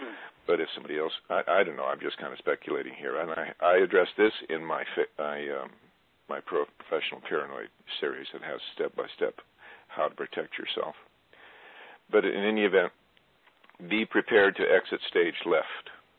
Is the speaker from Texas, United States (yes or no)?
yes; Texas, United States; I come from Texas